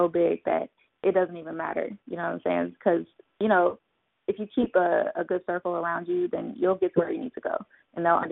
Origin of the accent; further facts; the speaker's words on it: Houston, Texas, United States; moved away as an adult; now in Los Angeles, United States; I am an entrepreneur in Los Angeles, California. I am from Houston, Texas. When I was 24 years old, I dropped everything.